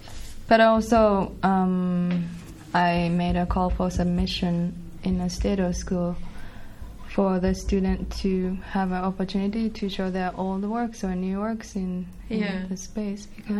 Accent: Hokkaido, Japan; English is a second language; moved away as an adult; I was born in Japan, 79, and grown up until maybe 20. I was in Japan.

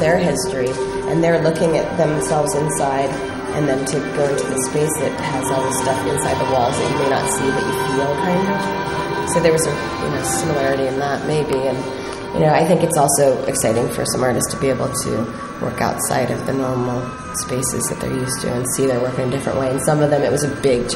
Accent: United States; at least as an American, and since 9/11 it hasn't gone away at all.

